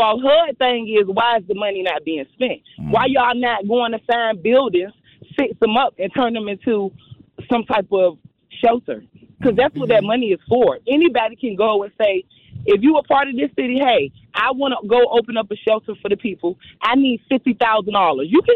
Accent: Virginia, United States; now in Milwaukee, United States; So I'm here in Milwaukee, but I'm from Virginia.

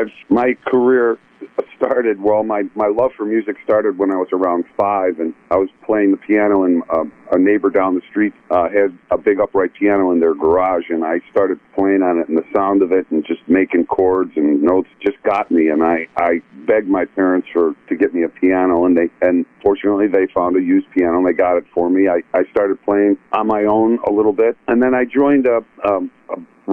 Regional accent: Buffalo, New York, United States; Yeah, in Buffalo. I grew up in Buffalo, okay.

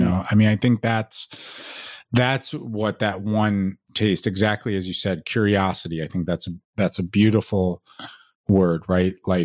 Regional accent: New York City, New York, United States; I grew up in New York City, you know, and my parents were very, you know, normal people.

